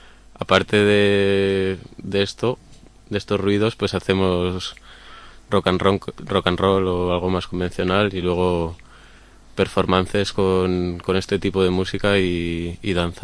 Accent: Vitoria, Basque Country, Spain; now in Barcelona, Spain; No, somos de Vitoria, del norte.

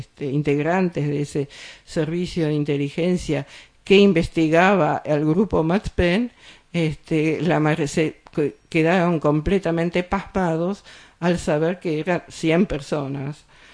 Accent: Argentina; nosotros somos argentinos, franceses, españoles, no estamos en ninguna diáspora de nada, máximo yo soy diáspora de Argentina, pero no de Israel.

